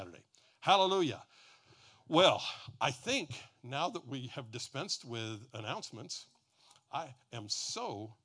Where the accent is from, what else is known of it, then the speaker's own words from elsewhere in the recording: Streetsboro, Ohio, United States; Hey, I'm from Streetsboro.